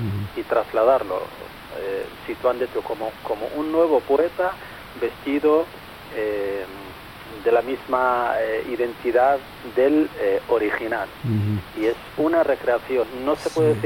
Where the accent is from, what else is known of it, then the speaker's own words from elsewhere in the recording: Western Sahara; y yo como saharaui, entre bueno pues estos dos extraños a nuestra literatura